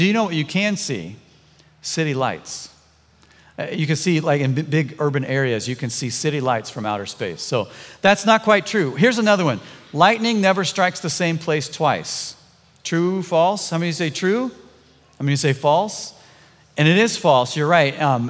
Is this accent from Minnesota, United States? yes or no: no; Missouri, United States; Like, we're from Missouri, Midwestern nice, like what's going on here?